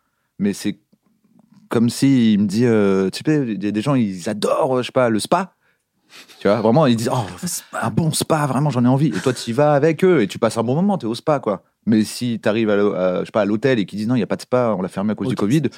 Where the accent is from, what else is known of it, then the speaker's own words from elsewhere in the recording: France; on est français